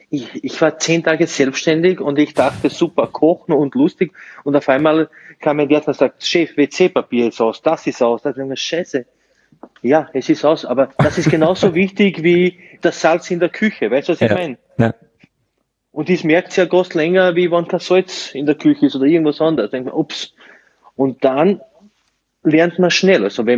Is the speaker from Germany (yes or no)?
no; Burgenland, Austria; was mache ich als Burgenländer dabei?